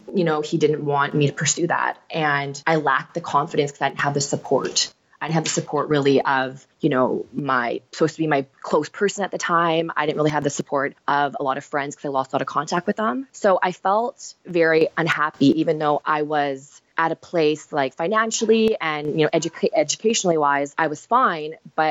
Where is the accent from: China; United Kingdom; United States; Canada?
Canada; Burnaby, British Columbia; I moved back to Burnaby, which was my hometown.